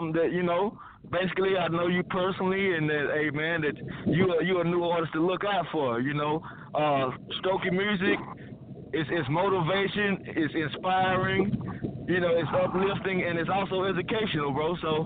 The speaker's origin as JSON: {"language": "English", "town": "Ruston", "region": "Louisiana", "country": "United States", "lives_now": "Dallas, United States", "said": "I'm from Louisiana, from Ruston. I moved out to Dallas a few years ago."}